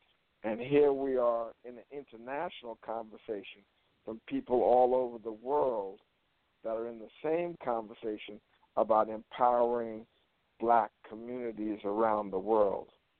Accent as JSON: {"language": "English", "region": "New York", "country": "United States", "said": "So when I walked in and I said who I was and that I was from New York"}